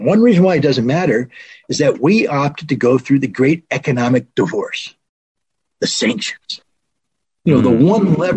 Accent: United States; I'm an American, which means you are what you are, and I respect you for it.

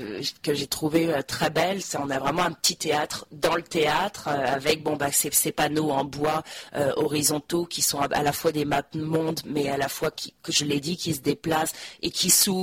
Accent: France; Si moi je suis française, ça doit s'entendre quand même

